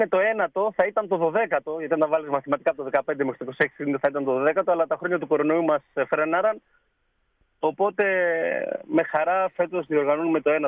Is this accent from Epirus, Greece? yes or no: yes; Epirus, Greece; Υπήρχε ένας πυρήνας ανθρώπων που καταγόμαστε από τα πράγματα, από τα τζουμέρκα. και στο χωριό μου είχαμε τη χαρά να έχουμε